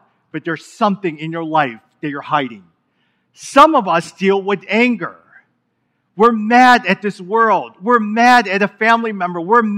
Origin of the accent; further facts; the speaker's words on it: Chicago, Illinois, United States; I was born and raised actually here in the Chicago area, grew up in the Chinatown area, then went to Bridgeport, then went to McKinley Park, and now I live in a neighborhood called the Gap area.